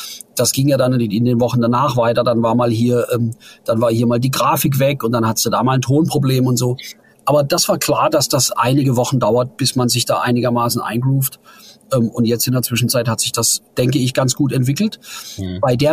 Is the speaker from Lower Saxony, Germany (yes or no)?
no; Ottersdorf, Baden-Württemberg, Germany; born there; ich komme aus der Nähe zwischen Rastatt und Karlsruhe. Bin ich geboren in einem kleinen Ort namens Ottersdorf.